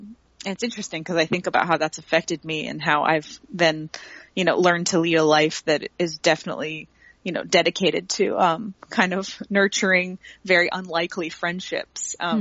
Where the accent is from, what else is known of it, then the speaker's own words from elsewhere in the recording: Florida, United States; also born or lived in Detroit, Michigan; I grew up in the Florida Keys, but I was born just outside of Detroit, Michigan.